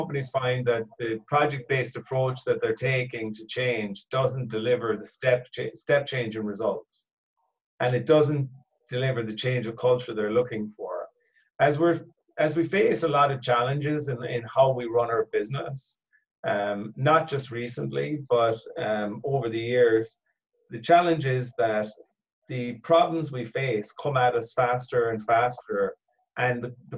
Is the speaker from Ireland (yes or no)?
yes; Cork, Munster, Ireland; now in Galway, Ireland; So my own background, you might hear in the accent, is I'm from Cork originally, and it's gotten washed out a bit between working internationally over the years. I'm based in Galway now and work all over the country.